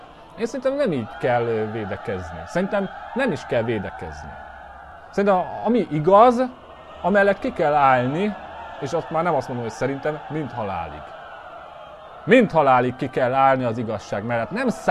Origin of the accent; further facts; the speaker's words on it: Kecskemét, Bács-Kiskun, Hungary; annak előre kecskeméti vagyok, tehetséggel sem találkoztam itt Kecskeméten